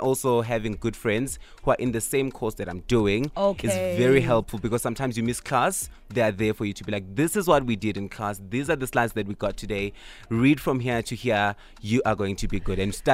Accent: Engulane, South Africa; because I'm from Engulane, which is quite a rural area.

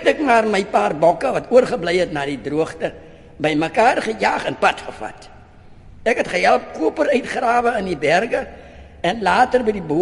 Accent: Northern Cape, South Africa; Ek is gebore in die Rigtersveld in 'n maatjieshut, soos ons namas altyd geleef het.

